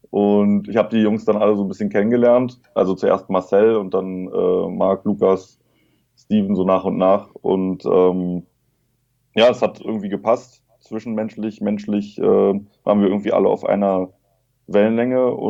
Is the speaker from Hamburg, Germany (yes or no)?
no; Berlin, Germany; ich bin in Neukölln geboren, also im Herzen Berlins. Bin dann im Südwesten der Stadt aufgewachsen.